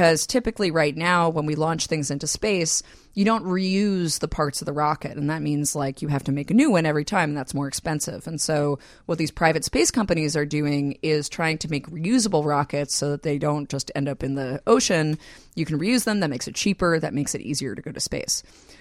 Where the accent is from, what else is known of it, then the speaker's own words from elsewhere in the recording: New York City, New York, United States; I grew up in New York City